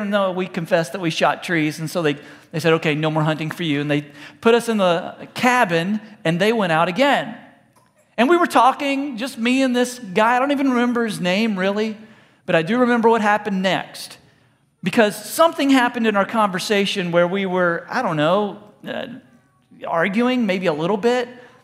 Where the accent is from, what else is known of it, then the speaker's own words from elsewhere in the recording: Texas, United States; I'm from Texas, but I don't really hunt.